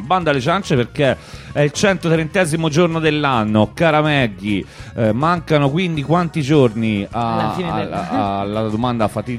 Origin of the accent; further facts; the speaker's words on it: Tuscany, Italy; io sono invece toscano, di una città vicino a Firenze.